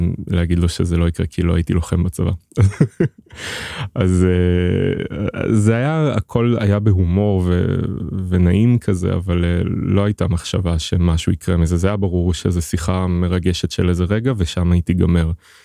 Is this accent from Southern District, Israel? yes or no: no; Haifa, Haifa District, Israel; now in Tel Aviv, Israel; ואני גדלתי באיזה שכונה בחיפה, ותהליך היציאה מהארון היה לא פשוט, ושנינו בעצם מצאנו את עצמנו גם עוברים למקום ליברלי ופתוח יותר, אני בתל אביב